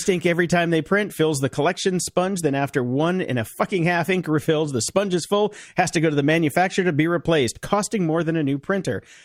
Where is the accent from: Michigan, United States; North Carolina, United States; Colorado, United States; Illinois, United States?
North Carolina, United States; I grew up in North Carolina, man. I went to, and this explains a lot. I went to school in North Carolina.